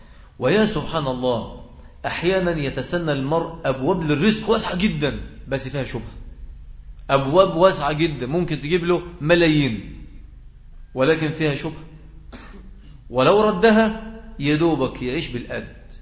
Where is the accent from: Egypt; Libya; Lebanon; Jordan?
Egypt; وأعلى نسبة بتسجل في وفيات الأورام موجودة عندنا في مصر